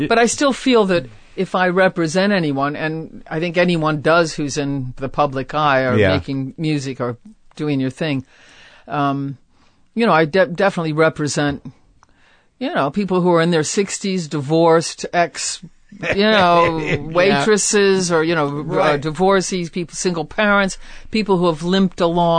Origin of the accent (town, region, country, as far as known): Akron, Ohio, United States; born or raised there